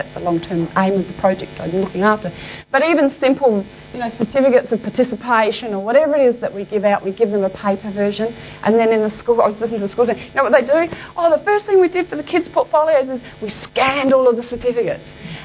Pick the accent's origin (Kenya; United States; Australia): Australia; Adelaide, South Australia; I'm from Adelaide, we have the submarine court there